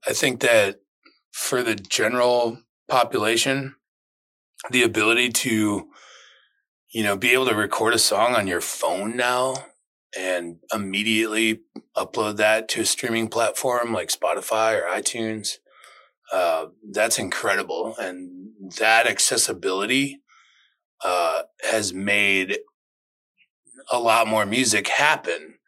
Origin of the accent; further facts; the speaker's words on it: Eau Claire, Wisconsin, United States; we had a really established jazz band in my hometown of Eau Claire, Wisconsin.